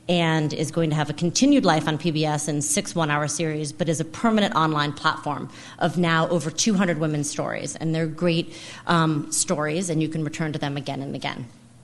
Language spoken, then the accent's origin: English; Massachusetts, United States; I'm actually from Massachusetts, and so even though I've lived in New York longer than I lived in Massachusetts at this point in my life, coming to Massachusetts feels like coming home.